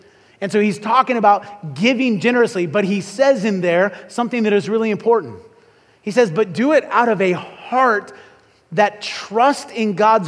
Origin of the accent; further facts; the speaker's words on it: Illinois, United States; But I grew up in Illinois, which I like to say is a great place to be from but not live.